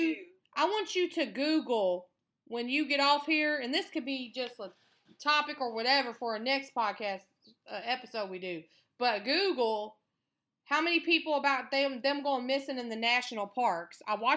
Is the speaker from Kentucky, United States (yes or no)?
yes; Louisville, Kentucky, United States; I think people need to know we're from Louisville, Kentucky.